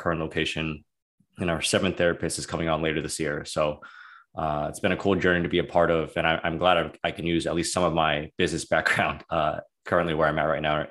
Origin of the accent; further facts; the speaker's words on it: Maryland, United States; I was born and raised in Maryland, never really left until I went to PD school. I went to Maryland for undergrad as well. So kind of grew up in the suburbs of Maryland.